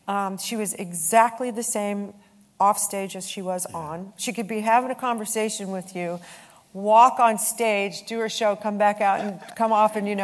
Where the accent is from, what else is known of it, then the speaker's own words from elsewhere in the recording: New York, United States; I love the South, but I'm a New Yorker.